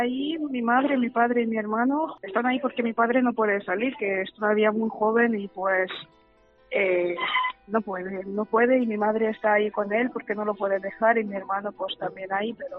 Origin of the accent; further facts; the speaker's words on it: Kyiv, Ukraine; Yo soy de Kiev. Kiev es capital y por lo tanto siempre, todo lo que vuela, siempre vuela para allá.